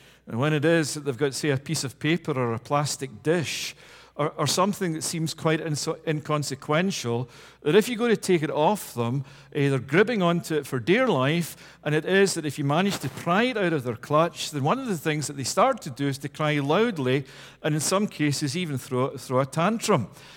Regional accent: Scotland, United Kingdom; Growing up in Scotland, one of the things that you had to do when you attended high school years was that you had to read a book that had the title Treasure Island.

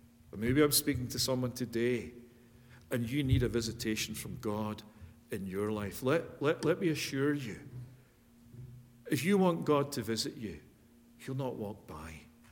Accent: Scotland, United Kingdom; moved away as an adult; now in Canada; It's my home country. I was there till I was 38 years of age before I came to Canada.

